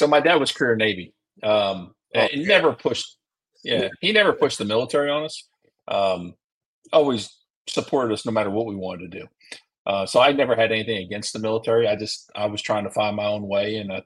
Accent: Puerto Rico; born there; So I was born in Puerto Rico at Roosevelt Naval Hospital. That always throws people for a loop.

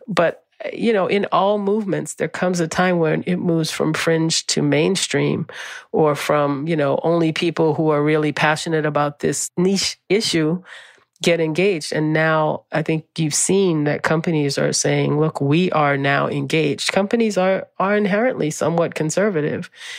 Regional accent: New Orleans, Louisiana, United States; I grew up in New Orleans. Hurricane Katrina is the kind of storm we're going to see more of in a climate impacted future. And, you know, we lost the home I grew up in.

